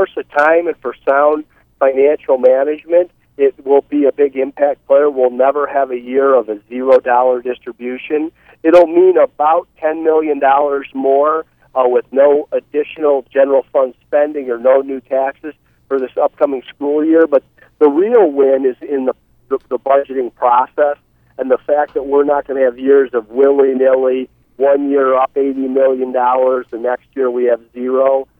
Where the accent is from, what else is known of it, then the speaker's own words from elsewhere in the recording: Ohio, United States; moved away; I'm a transplant from Ohio in 1982, and growing up, I certainly would have looked to the Big Ten team.